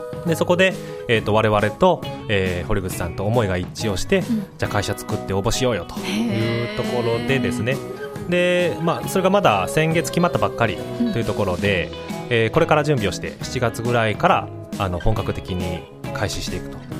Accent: Maizuru, Kyoto, Japan; はい、そうですね、はい。

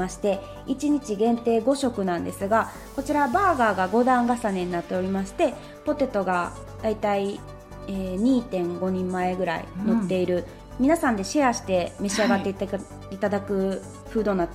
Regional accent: Osaka, Japan; now in Maizuru, Japan; 私は地元が大阪なんですけども

